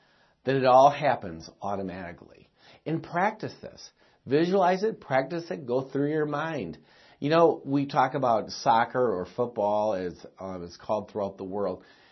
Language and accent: English; Delavan, Wisconsin, United States; I'm from Delavan, Wisconsin, the 19th century cir